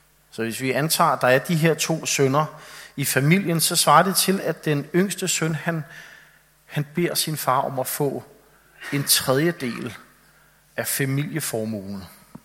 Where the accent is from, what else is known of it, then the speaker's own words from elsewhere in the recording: Copenhagen, Capital Region of Denmark, Denmark; Jeg tror ikke, vi kan forstå som københavner eller byboer, hvad jord betyder.